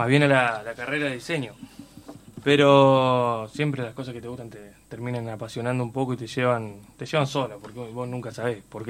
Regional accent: Puerto Santa Cruz, Santa Cruz, Argentina; born there; also born or lived in Caleta Olivia; now in Córdoba, Argentina; yo soy nacido en Puerto Santa Cruz, después estuve viviendo mucho tiempo en Caleta Olivia, que también es de la provincia de Santa Cruz, y al final me vine acá a Córdoba a estudiar.

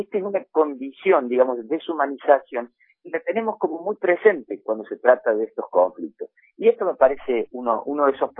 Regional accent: Argentina; Como argentinos tan europeítos que siempre nos hemos creído.

